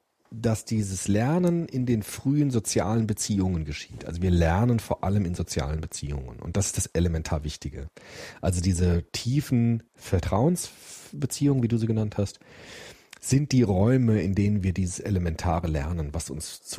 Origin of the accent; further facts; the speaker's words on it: Frankfurt, Hesse, Germany; Frankfurt, mein Heimatdorf, ist ja jetzt so eine Art Negativbild geworden